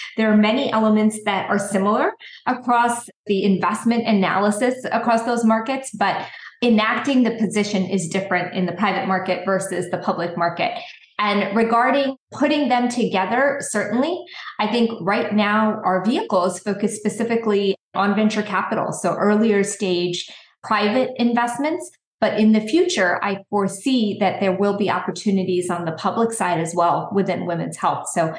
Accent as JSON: {"language": "English", "region": "New Jersey", "country": "United States", "tie": "born or raised there", "said": "So I grew up in New Jersey, Central Jersey, and I went to the University of Pennsylvania for my undergraduate work."}